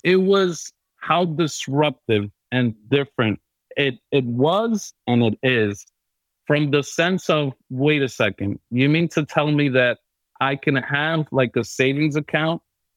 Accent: New York City, New York, United States; I was born and raised in New York City.

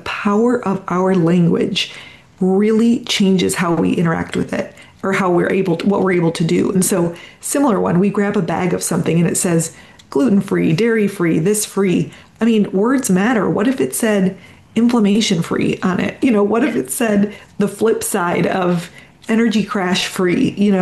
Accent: Michigan, United States; because I'm a Midwestern girl. I grew up in Michigan

